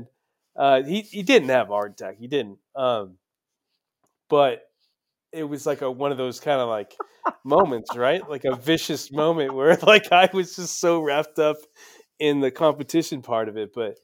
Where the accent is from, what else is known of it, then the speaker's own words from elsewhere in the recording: Liverpool, North West England, United Kingdom; he'd play the song from … because we're all from Liverpool, right? So we all love